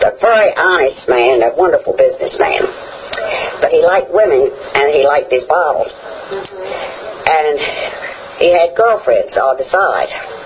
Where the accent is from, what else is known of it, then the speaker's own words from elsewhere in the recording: Chincoteague, Virginia, United States; I was born on May 26, 1931. And Dad and Mother decided they would move back to Shingetig. So they did. And here they brought me, and I've stayed ever since.